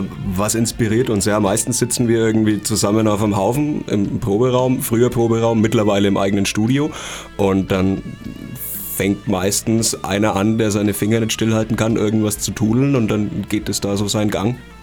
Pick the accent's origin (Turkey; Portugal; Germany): Germany; Bayreuth, Bavaria; aus Nürnberg, beziehungsweise ich komme aus Bayreuth.